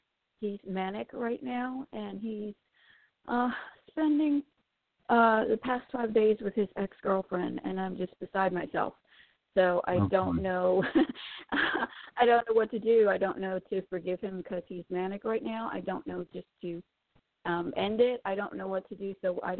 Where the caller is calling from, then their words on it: Florida, United States; I'm calling from Florida.